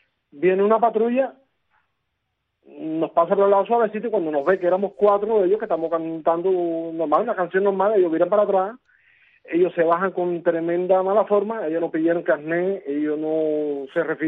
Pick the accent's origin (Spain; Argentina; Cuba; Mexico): Cuba; Camagüey; de aquí de la ciudad de Camagüey.